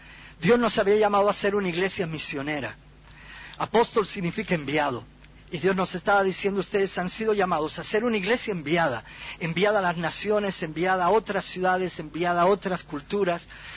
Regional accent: Bolivia; estando ahí en Bolivia, en mi país

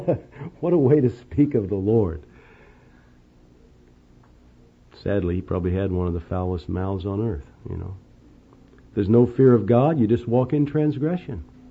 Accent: Indianapolis, Indiana, United States; Remember the street I grew up on in Indianapolis, Indiana?

